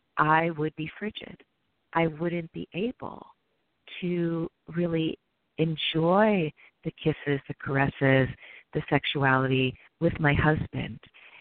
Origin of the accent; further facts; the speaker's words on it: Midwest, United States; You know, I was raised in the Midwest, and I was raised very Catholic